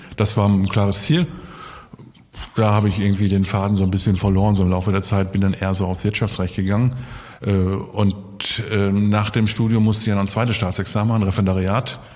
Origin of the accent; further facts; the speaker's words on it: Osnabrück, Lower Saxony, Germany; Ich bin in Osnabrück geboren, also in der totalen Provinz, habe da mein Abitur gemacht, bin am letzten Tag nach meinem Abitur gleich abgehauen, habe dann in Göttingen studiert, dort Jura.